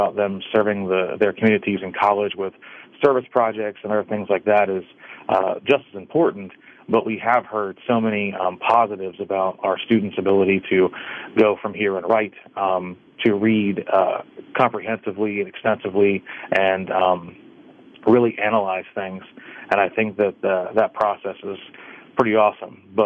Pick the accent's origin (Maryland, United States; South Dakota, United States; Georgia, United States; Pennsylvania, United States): Pennsylvania, United States; Dravosburg; So I grew up in Dravosburg, went to St. Joe's in Port View, and on to Sarah Catholic.